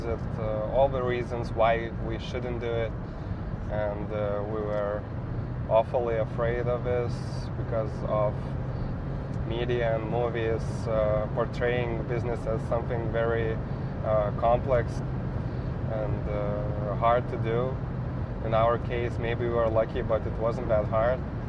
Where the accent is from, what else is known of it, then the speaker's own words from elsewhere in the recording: Lithuania; English is a second language; Lithuania for all my life. I would describe myself as a starting businessman.